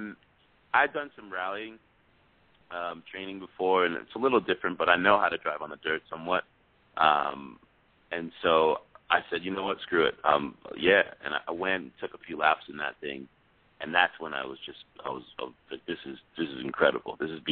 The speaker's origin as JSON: {"language": "English", "region": "California", "country": "United States", "said": "the idea that I wanted to go surfing with him in his country and that I was from California, like, blew him away"}